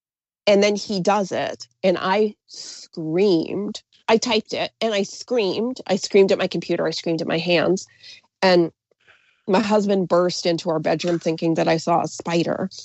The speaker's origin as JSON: {"language": "English", "region": "New England", "country": "United States", "tie": "born or raised there", "said": "I grew up in New England. I still live here, and it can be a little bit conservative."}